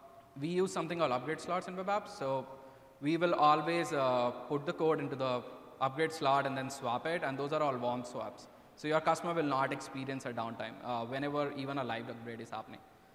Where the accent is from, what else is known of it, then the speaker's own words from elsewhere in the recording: India; English is a second language; now in United States; because I'm from India, I'm in East Coast